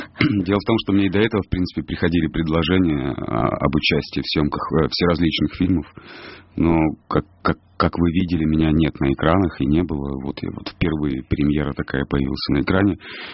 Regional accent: Taganrog, Rostov Oblast, Russia; accent: southern Russian; у меня южный акцент, я с юга России, из Таганрога, и все мои мягкие, гласные, согласные, они исправлялись с учителем.

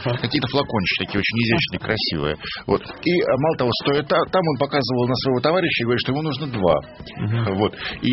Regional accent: Balashikha, Moscow Oblast, Russia; born there; Я родился в Подмосковье, я родился в городе Балаши.

